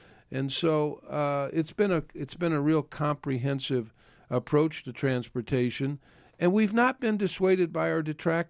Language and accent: English; Peoria, Illinois, United States; I remember growing up in my hometown of Peoria and riding the streetcar to downtown Peoria.